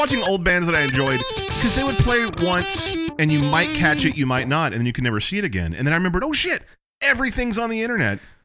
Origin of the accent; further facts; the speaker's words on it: Beaumont, Texas, United States; I remember when I grew up in Beaumont, Texas, a real shithole.